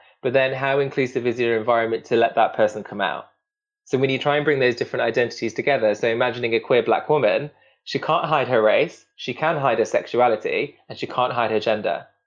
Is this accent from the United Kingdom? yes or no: yes; Derby, East Midlands, United Kingdom; I'm Indian, I'm Sikh, I'm working class, I'm from Derby